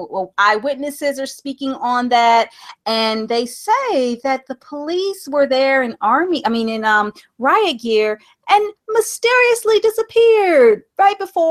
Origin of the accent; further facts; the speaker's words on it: Midwest, United States; because I'm from the Midwest. We have guns, law-abiding citizens.